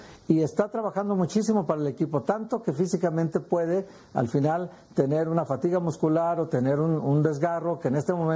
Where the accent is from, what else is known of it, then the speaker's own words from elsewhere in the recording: Guadalajara, Jalisco, Mexico; y perdón que lo diga porque soy también tapatío